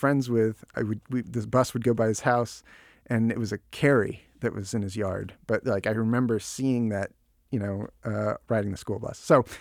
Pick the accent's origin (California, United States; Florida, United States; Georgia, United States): Florida, United States; Jupiter; So I was born in Miami and we lived in an area that used to be called Perrine. Now it's called Palmetto Bay for the first 2 years of my life. And then we moved here.